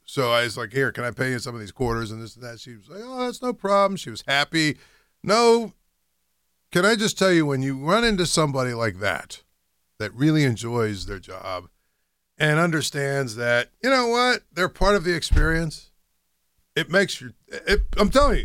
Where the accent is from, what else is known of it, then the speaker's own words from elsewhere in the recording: United States; as an American, I have no idea what the rules are